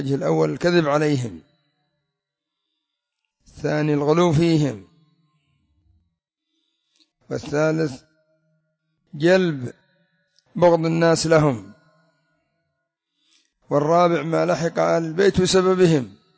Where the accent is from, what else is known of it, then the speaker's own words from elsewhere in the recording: Yemen; مثلا الآن عندنا في اليمن ظهور ما يسمى بالقومية اليمنية